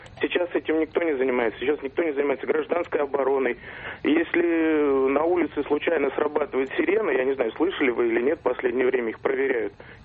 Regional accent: Moscow, Russia; я из Москвы.

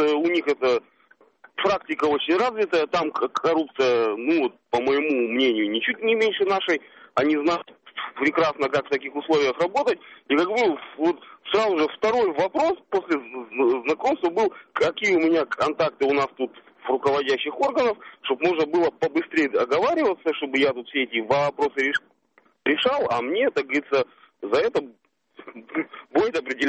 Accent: Yekaterinburg, Sverdlovsk Oblast, Russia; я из Екатеринбурга.

